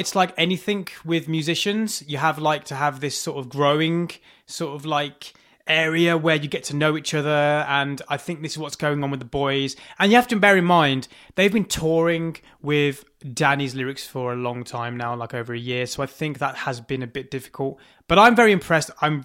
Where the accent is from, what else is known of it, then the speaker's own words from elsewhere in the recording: Wolverhampton, West Midlands, United Kingdom; I mean, I'm from Wolvo, but...